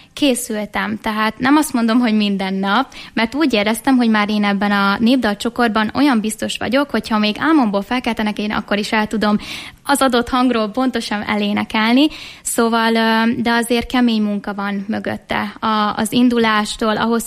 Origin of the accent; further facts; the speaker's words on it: Szabolcs-Szatmár-Bereg, Hungary; born there; És ez onnan is ered szerintem, hogy amúgy én Szabolcs megyében születtem